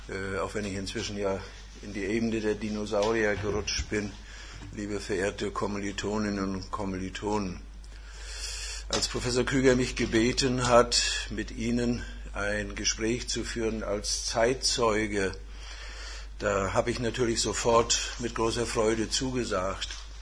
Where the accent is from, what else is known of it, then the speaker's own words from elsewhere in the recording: Teterow, Mecklenburg-Vorpommern, Germany; born there; Ich bin geboren in dem Ort, der heute von sich in Anspruch nimmt, der Mittelpunkt Mecklenburg-Vorpommern zu sein, nämlich in Tederow.